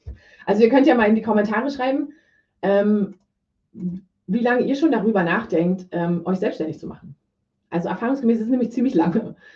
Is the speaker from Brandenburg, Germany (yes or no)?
yes; Brandenburg, Germany; ich komme aus Brandenburg, ja, ich wohne in 50 Kilometer ungefähr von der polnischen Grenze entfernt, in der Nähe von Berlin.